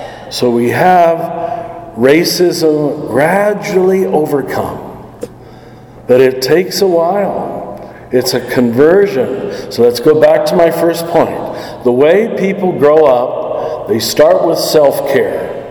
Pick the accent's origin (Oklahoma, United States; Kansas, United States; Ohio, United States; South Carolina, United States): Kansas, United States; I grew up in Kansas where we Catholics thought we were the only ones that God loved